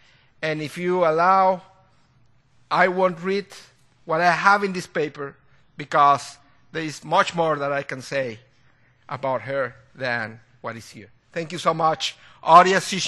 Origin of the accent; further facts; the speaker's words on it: Guatemala; moved away; I'm originally from Guatemala.